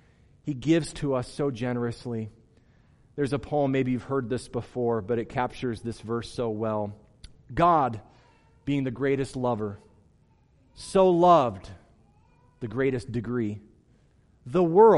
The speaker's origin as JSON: {"language": "English", "region": "Midwest", "country": "United States", "tie": "born or raised there", "said": "And we grew up in the Midwest where there was lots of salt on the road in the wintertime."}